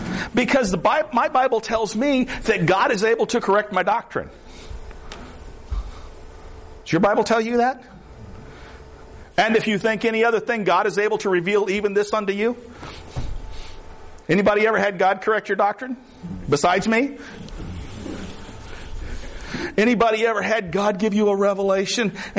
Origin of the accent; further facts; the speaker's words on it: Florida, United States; I'm from the South. Y'all might have picked that up. I don't have a lot of social graces. I did grow up in the Everglades.